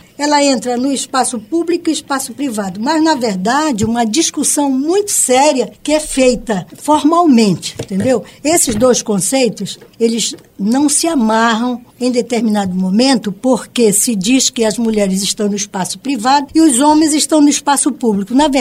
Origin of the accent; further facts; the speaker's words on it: Abaitetuba, Pará, Brazil; Eu sou de Abaitetuba e de uma família, muitos homens, muitas mulheres